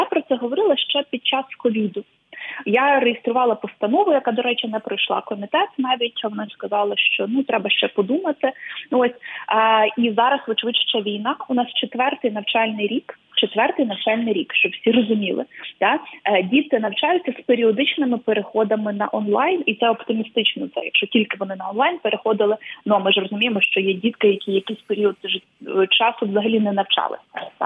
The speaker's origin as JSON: {"language": "Ukrainian", "town": "Kharkiv", "region": "Kharkiv Oblast", "country": "Ukraine", "tie": "born or raised there", "said": "От є дітки в моєму рідному Харкові"}